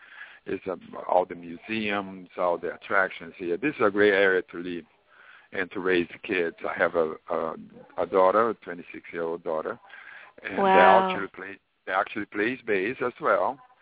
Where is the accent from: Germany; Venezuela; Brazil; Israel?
Brazil; English is a second language; now in United States; Even though we came from Brazil here, we are very blessed to be in the same area